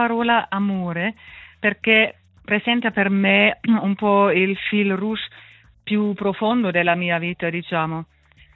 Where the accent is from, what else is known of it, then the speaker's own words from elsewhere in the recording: Germany; Italian is a second language; moved away as an adult; also born or lived in Hamburg; now in Peccia, Switzerland; di origine sono tedesca, sono nata e cresciuta in Germania e poi ho studiato arte tra l'altro ad Amburgo e poi ho studiato con il diploma la pedagogia e anche la terapia dell'arte prima di venire a Peccia.